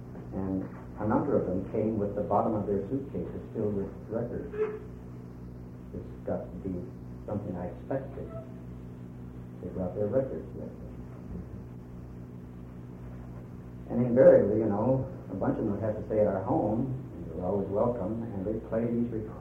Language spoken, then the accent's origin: English; United States; They didn't have much money, but they don't take many crowns as an American in Denmark.